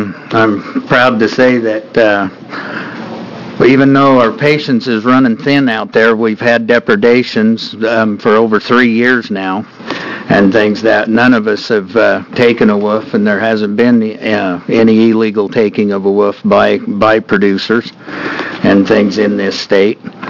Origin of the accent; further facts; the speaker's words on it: Oregon, United States; I'm the Oregon Cattlemen's Wolf Committee Chairman. I'm from Wallowa County